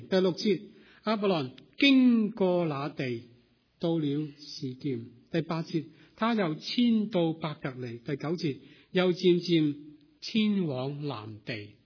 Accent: Hong Kong; now in United States; 记得二十多年前，当我从香港移民到美国

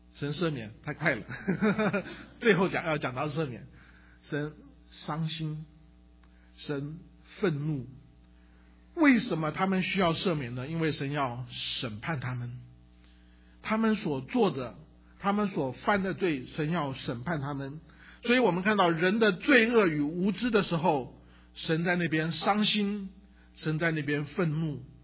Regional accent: China; 所以当我们中国人在我们的文化中间一天到晚想要复仇，想到别人加给我们的痛苦，加给我们的仇恨的时候

